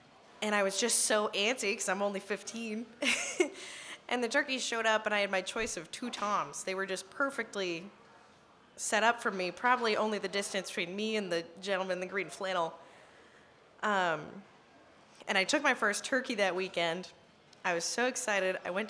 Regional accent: Massachusetts, United States; I'm actually from Massachusetts. I'm a University of Vermont student.

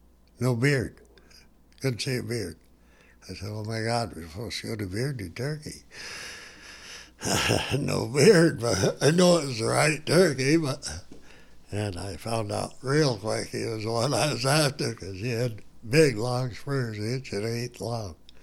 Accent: Vermont, United States; And finally, I bought a for myself, and had it when I come from Vermont.

